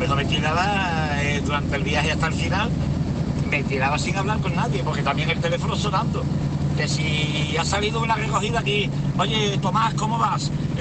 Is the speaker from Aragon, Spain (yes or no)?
no; Málaga, Andalusia, Spain; soy de salir de Sevilla, aunque soy de Málaga